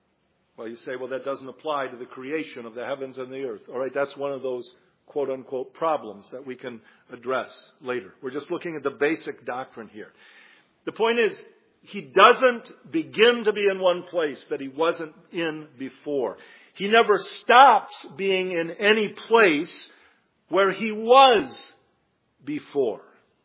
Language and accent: English; Michigan, United States; I never did say this, but I grew up in Western Michigan. I know better.